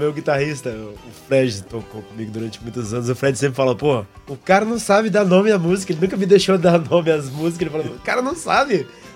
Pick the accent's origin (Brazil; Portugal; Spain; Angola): Brazil; Maranhão; De onde você é? Do Maranhão.